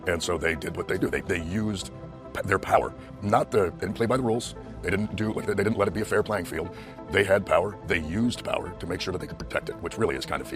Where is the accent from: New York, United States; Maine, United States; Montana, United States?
Maine, United States; Sullivan; I'm from Sullivan